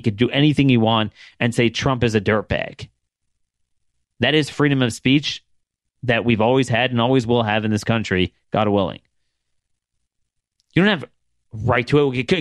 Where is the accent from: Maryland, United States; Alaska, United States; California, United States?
Maryland, United States; I mean, to this day, in my home state of Maryland, the state could say … you are not allowed to carry any sort of gun